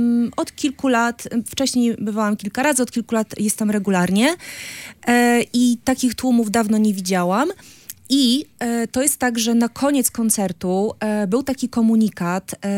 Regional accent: Gdańsk, Pomeranian Voivodeship, Poland; Znaczy nie mam perspektywy gdynianki, bo jestem gdańszczanką.

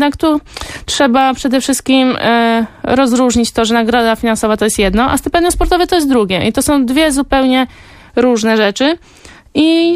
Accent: Gdańsk, Pomeranian Voivodeship, Poland; Oczywiście, że jestem gdańszczanką. W Gdańsku się urodziłam, cały czas tu mieszkam, trenuję

